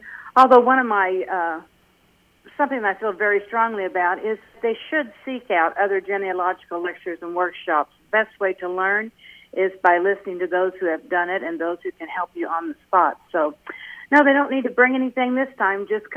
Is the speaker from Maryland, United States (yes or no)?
no; Carrollton, Missouri, United States; also born or lived in Chillicothe; I'm from Carrollton. I was born and raised in Chillicothe. I was born in Chillicothe and raised in Carrollton, so I'm from this area.